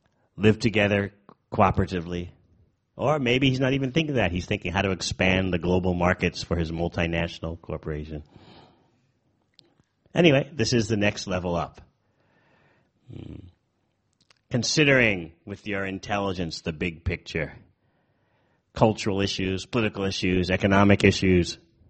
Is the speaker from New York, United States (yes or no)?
yes; New York City, New York, United States; By the way, I'm a refugee from New York City.